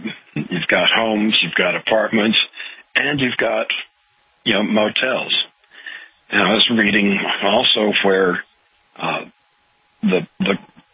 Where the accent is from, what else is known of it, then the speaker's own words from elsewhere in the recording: Beaumont, Texas, United States; I looked up the current population of my hometown, Beaumont, Texas, and it's 115,000 and change.